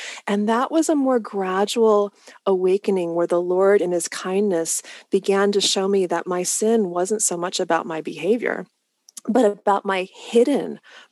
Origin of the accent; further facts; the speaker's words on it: Arcadia, California, United States; Yeah, so Arcadia, California, I'm a Southern California girl, which you would never know by looking at me.